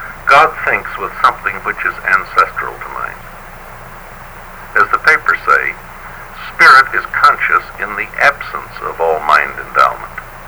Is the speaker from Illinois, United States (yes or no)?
yes; Chicago, Illinois, United States; Chicago and look down Michigan Avenue. I love this city. It's dirty, it's ugly, and all that, but it's my hometown. I grew up there.